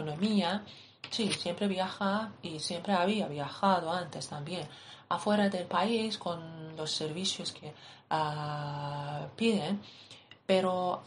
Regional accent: Iran; Spanish is a second language; En mi país he viajado mucho, todavía me faltan muchísimos sitios. Es que Irán es un país grande, pero afuera de Irán también.

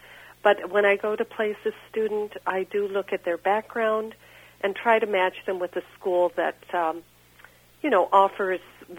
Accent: Quad Cities, United States; Actually, I've lived throughout Iowa. I'm from the Quad Cities, and I've had a chance to spend some time in Pella.

